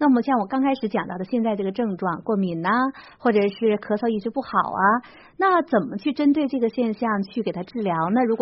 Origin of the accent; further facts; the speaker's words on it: China; 那我们中国人、大陆人都知道